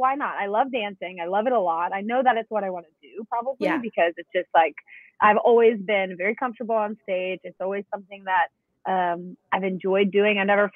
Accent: Mississippi, United States; I'm from Mississippi, so the dance training in my town was not amazing, but we got to do all different types of dance

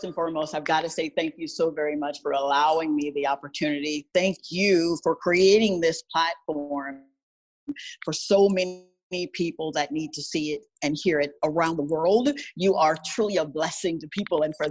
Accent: Mississippi, United States; born there; Since we're going all the way back, I was born in Mississippi. I was born in the projects.

